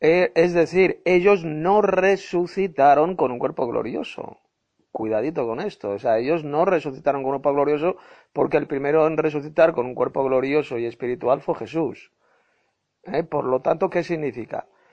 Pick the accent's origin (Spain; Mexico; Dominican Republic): Spain; Madrid, Community of Madrid; de Madrid, España.